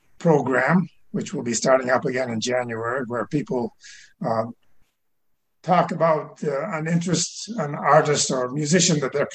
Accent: Brownsville, Ontario, Canada; born there; also born or lived in Deep River, Canada; the town where I was born in Brownsville, Ontario, and the town where I lived between 1945 and 1949 in Deep River, Ontario

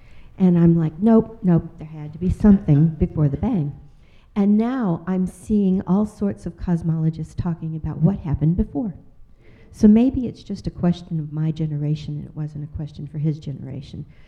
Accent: Oak Ridge, Tennessee, United States; I was raised in Oak Ridge, Tennessee

